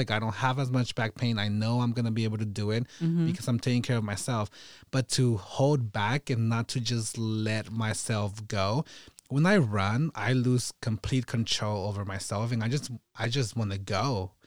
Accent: California, United States; A big mistake being a Californian. Like, I never feel prepared for the cold.

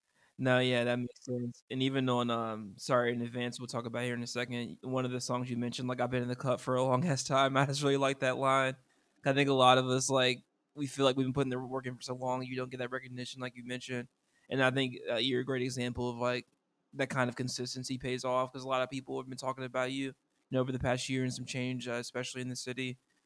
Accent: Ohio, United States; But I'm from Ohio, too.

